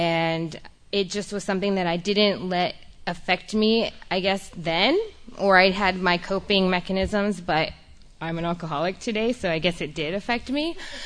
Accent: Chicago, Illinois, United States; now in San Antonio, United States; So I will, you know, I'm not from Texas. I was born and raised in Chicago. Thank you. Awesome. Texas, I live in San Antonio now, so it was a second home.

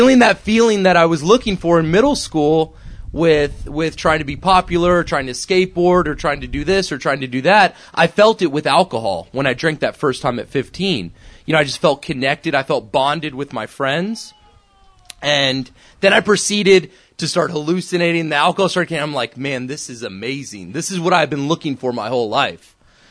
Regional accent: Austin, Texas, United States; Growing up in Austin, Texas, you know, I started to really notice my disease of addiction way before I drank.

